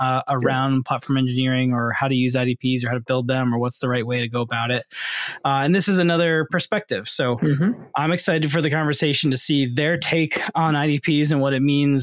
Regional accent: New York, United States; From Boston? I wish. I'm originally from New York.

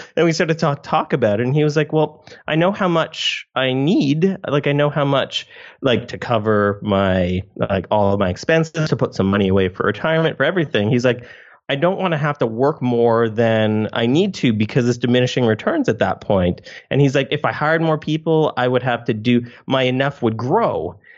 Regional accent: Toronto, Ontario, Canada; I live on the west coast of Canada, just above Seattle. So our winter, I grew up in Toronto, so I understand how Chicago winters work

